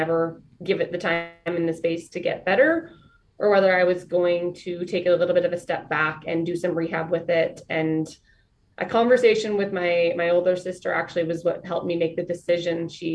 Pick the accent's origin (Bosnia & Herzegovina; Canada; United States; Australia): Canada; Drake, Saskatchewan; I'm actually from Drake, Saskatchewan originally, which is a village and where I grew up.